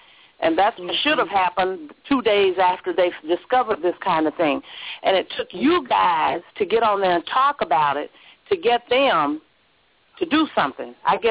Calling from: Minneapolis, Minnesota, United States; in Minneapolis, Minnesota.

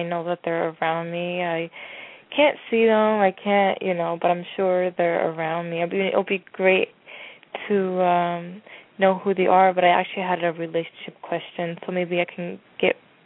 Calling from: California, United States; California

